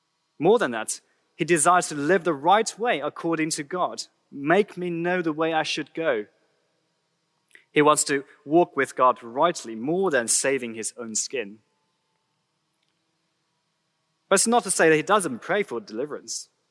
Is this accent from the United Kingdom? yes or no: no; China; I'm from China and I work for the 2PM Mandarin-speaking congregation.